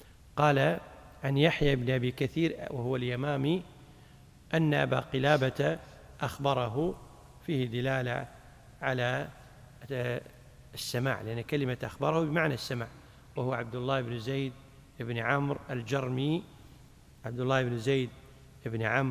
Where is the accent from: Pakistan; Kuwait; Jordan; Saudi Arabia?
Kuwait; عندنا بالكويت